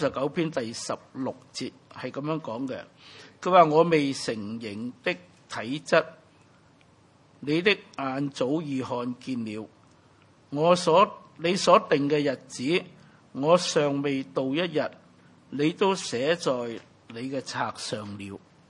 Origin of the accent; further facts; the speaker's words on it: China; 二月四號就係我哋中國人嘅立春啊